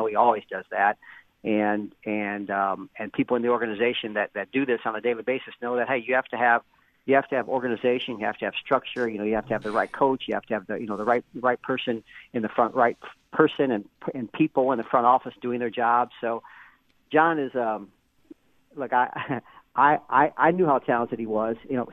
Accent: Zion, Illinois, United States; You know, I grew up in Zion, and I'm a Midwest guy, but hey.

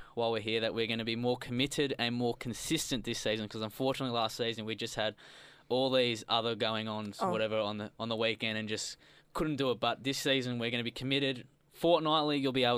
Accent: Victoria, Australia; because we are from Victoria

